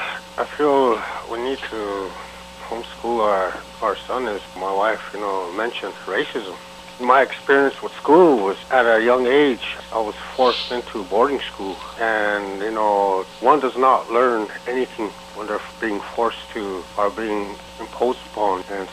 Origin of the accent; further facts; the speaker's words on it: South Dakota, United States; I'm Lakota, originally from South Dakota.